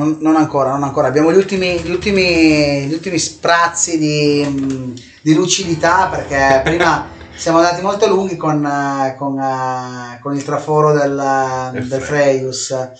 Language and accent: Italian; Piedmont, Italy; perché siamo piemontesi, no?